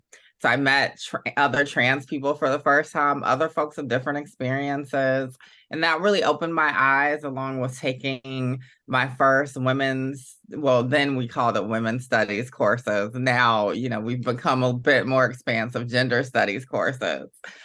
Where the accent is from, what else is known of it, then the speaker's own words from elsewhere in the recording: Augusta, Georgia, United States; my own experience growing up in Augusta, Georgia, so in the American South, as a young Black gender nonconforming person